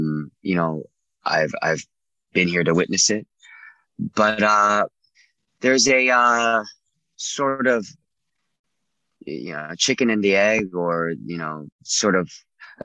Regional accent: Irvine, California, United States; also born or lived in Garden Grove; You know, I was born in Garden Grove. I lived mostly, you know, very nice life in Irvine, middle class life.

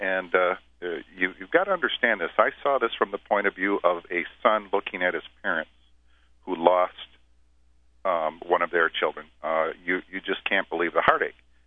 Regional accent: Holland, Michigan, United States; I'm a middle-aged man. Have my family here in Holland. I grew up in Holland. It's kind of a conservative area.

